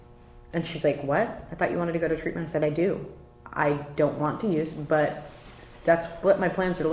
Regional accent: Sitka, Alaska, United States; We grew up together in Sitka years ago.

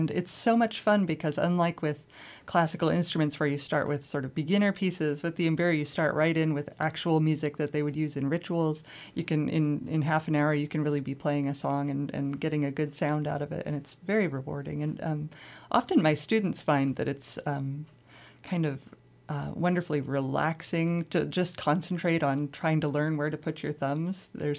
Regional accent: Anchorage, Alaska, United States; I am. I grew up in Anchorage. My parents are both on the faculty at UAA.

